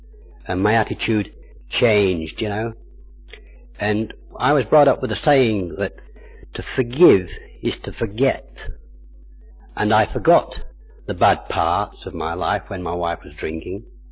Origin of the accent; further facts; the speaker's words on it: Manchester, North West England, United Kingdom; And like Judith, you know, I came from Manchester too.